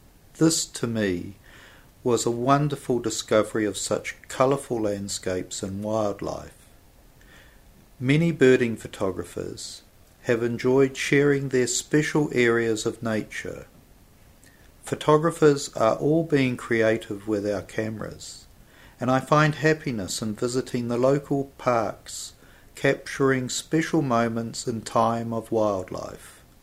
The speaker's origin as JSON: {"language": "English", "country": "New Zealand", "said": "To enjoy the national and state parks of North America is such a wonderful experience as a Kiwi photographer."}